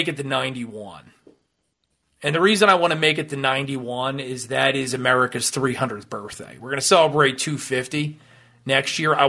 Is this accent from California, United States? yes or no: no; New Jersey, United States; if you live, for example, in my home state of New Jersey